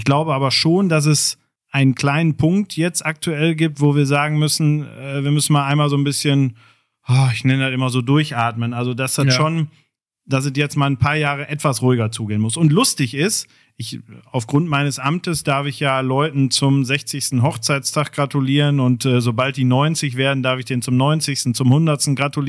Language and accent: German; Kirchhellen, North Rhine-Westphalia, Germany; also born or lived in Dorsten; Dorsten, Toreinfahrt sozusagen, weil es in Kirchhellen keine Geburtenstation mehr gab, okay. Aber ansonsten, ich sag mal, anderthalb Wochen, Station und dann direkt nach Kirchhellen